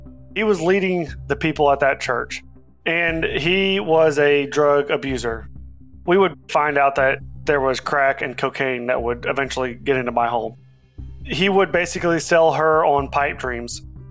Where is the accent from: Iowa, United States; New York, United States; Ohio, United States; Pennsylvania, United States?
Ohio, United States; Lima; I was born and raised in Lima, Ohio, which is Northwest Ohio. There's nothing but corn fields up there.